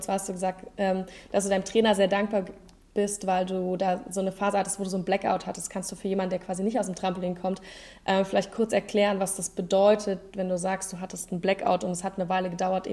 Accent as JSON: {"language": "German", "region": "Brandenburg", "country": "Germany", "said": "Für mich als Brandenburgerin ist es total schön, weil ich habe früher auch immer in Cottbus zum einen das Turnier der Meister gesehen"}